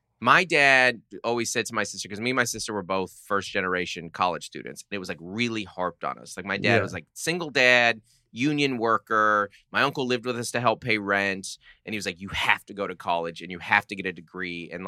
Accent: Seattle, Washington, United States; now in San Diego, United States; We love living in San Diego. But I'm from Seattle.

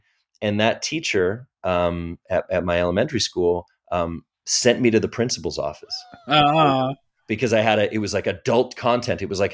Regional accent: Las Vegas, Nevada, United States; I was visiting my aunt in California. I grew up in Las Vegas.

